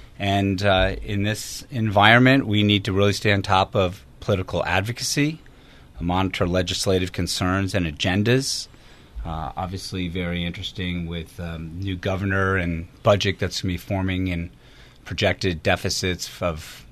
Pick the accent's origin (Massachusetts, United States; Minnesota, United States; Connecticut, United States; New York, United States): Connecticut, United States; Greenwich; Well, I was raised in Greenwich, and I've lived here since I was a young boy